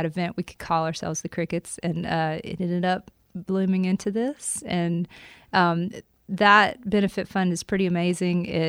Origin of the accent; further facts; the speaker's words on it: Port St. Joe, Florida, United States; I'm from Port St. Joe, Florida.